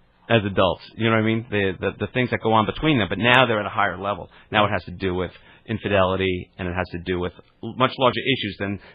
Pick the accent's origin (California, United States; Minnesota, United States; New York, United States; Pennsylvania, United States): New York, United States; Garden City; I'm Long Island